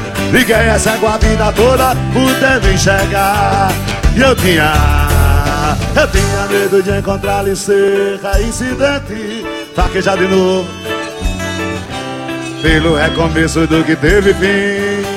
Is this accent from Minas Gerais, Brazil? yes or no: no; São Rafael, Rio Grande do Norte, Brazil; São Rafael, minha terra. Açu, Rio Grande do Norte.